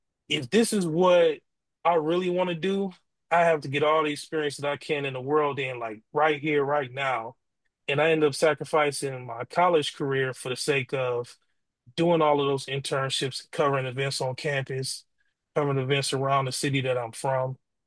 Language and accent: English; Detroit, Michigan, United States; I'm from Detroit.